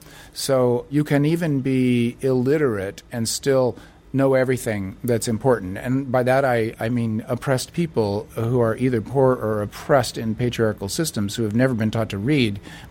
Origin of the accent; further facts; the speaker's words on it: United States; So I'm an American leftist.